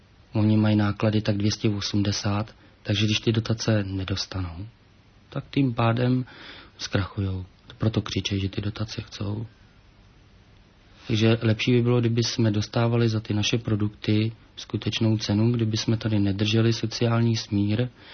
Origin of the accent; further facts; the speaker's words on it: Vysočina Region, Czechia; Tak já pocházím z vesnice u Žďánu nad Sázavou.